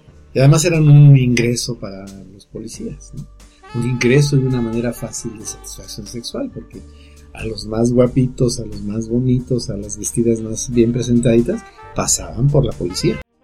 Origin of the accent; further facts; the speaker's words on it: Mexico; la defensa de nuestros derechos democráticos y constitucionales como ciudadanos mexicanos que somos